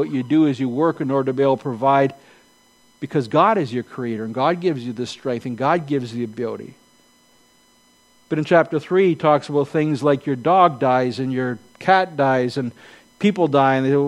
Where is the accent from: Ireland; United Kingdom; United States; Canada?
Canada; Grimsby, Ontario; born there; I was born in Grimsby, Ontario. I was born to … I was born, and still am, a male, unapologetically.